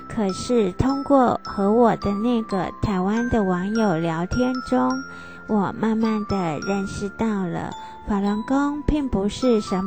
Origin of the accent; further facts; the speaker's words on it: China; 您知道我是在中国长大的